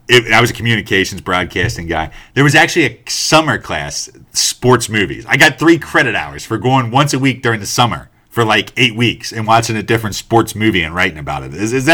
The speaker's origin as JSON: {"language": "English", "region": "Kentucky", "country": "United States", "tie": "born or raised there", "said": "part of it is I grew up in Kentucky, the neighboring state of Indiana."}